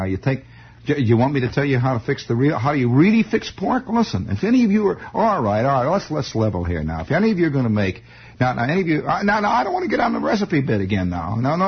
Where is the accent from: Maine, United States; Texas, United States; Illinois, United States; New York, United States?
Illinois, United States; Chicago; was in the north side of Chicago, which was where I originally festered. I was not born in Indiana. I was born in Chicago. And this was in the very close vicinity of Lincoln and Belmont.